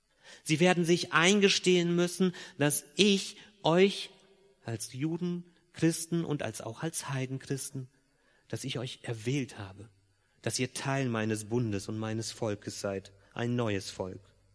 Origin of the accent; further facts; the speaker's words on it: Germany; natürlich für uns als Deutsche eine sehr herausfordernde Aussage mit unserer Geschichte